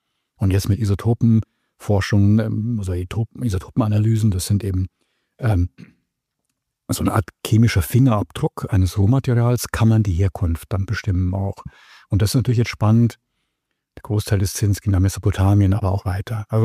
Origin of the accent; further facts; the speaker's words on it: Munich, Bavaria, Germany; Ich bin ja in München geboren und aufgewachsen und habe dort begann zu studieren in der LMU.